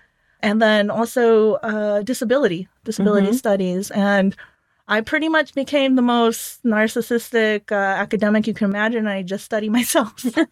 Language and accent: English; Tucson, Arizona, United States; it really did make me look at my hometown differently. So like people say Tucson is a border town, isn't a border town. We're kind of both, right?